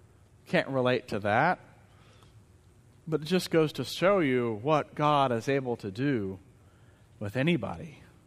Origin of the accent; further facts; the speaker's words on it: Searcy, Arkansas, United States; I grew up in Searcy, and my home church is First Methodist in Searcy.